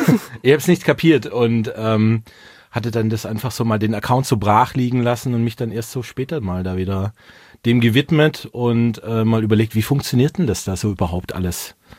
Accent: Baden-Württemberg, Germany; als Schwabe natürlich

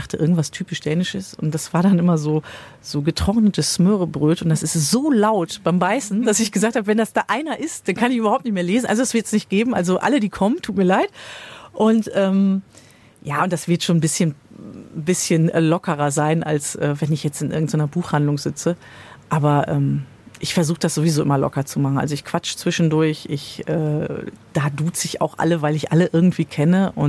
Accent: Westbevern, North Rhine-Westphalia, Germany; also born or lived in Berlin; das spielte ja in meinem Heimatdorf Westbevern und ich war wirklich lange in Berlin gewesen, bin zurückgekommen, dahin gezogen

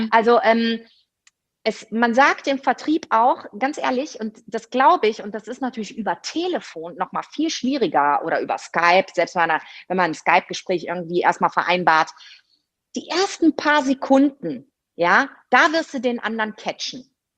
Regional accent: Rhineland, Germany; weil ich bin ja Rheinländerin, ne? Also war ich ja ganz viel im Pott unterwegs.

